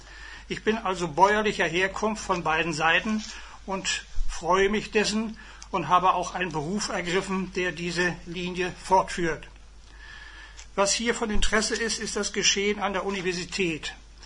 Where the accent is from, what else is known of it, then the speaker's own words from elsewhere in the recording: Burghorst, Mecklenburg-Vorpommern, Germany; Und ich bin dann aufgewachsen in Burghorst bei Ribnitz, nachdem ich die einklassige Dorfschule besucht habe, wo 8 Jahrgänge in einem Raum unterrichtet wurden.